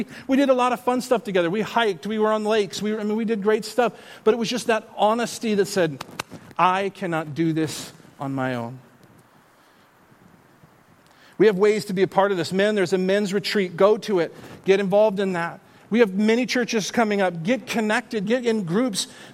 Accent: the West, United States; I love Pennsylvania, but I'm from the West.

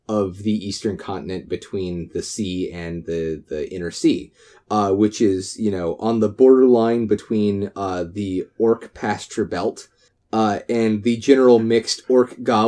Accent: Virginia, United States; And I took them to my hometown, which is in Piedmont, Virginia, which isn't even the super mountainous area like the Appalachians.

